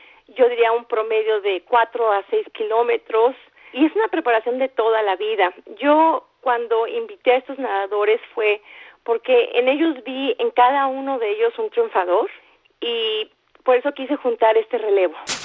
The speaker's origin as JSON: {"language": "Spanish", "region": "Mexico City", "country": "Mexico", "tie": "born or raised there", "lives_now": "Canada", "said": "Yo nací en la Ciudad de México y fui nadadora por México durante toda mi niñez y adolescencia y radico ahorita en Canadá."}